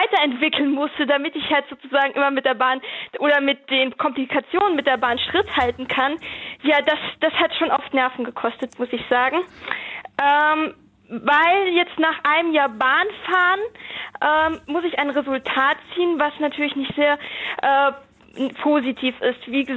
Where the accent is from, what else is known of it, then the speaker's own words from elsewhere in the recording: Bonn, North Rhine-Westphalia, Germany; ich komme ursprünglich aus Bonn und wollte dann am Wochenende immer zurück zu meiner Familie nach Bonn fahren.